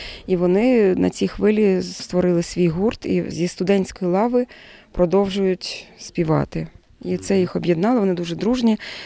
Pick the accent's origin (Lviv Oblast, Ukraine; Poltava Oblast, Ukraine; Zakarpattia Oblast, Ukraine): Lviv Oblast, Ukraine; Lviv; Я зі Львова.